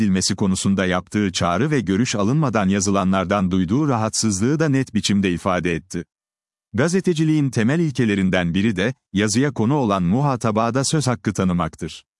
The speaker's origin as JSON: {"language": "Turkish", "town": "Harmancık", "region": "Bursa", "country": "Turkey", "tie": "born there", "said": "İl tarihinin en büyük ve en uzun süren yangını doğduğum ilçe olan Harmancık'ta meydana geldi."}